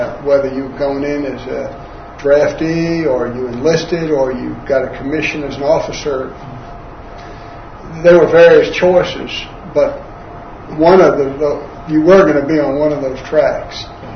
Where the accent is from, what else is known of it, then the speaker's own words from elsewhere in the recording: New York, United States; Well, I was born in New York in December 1941. And I basically grew up there.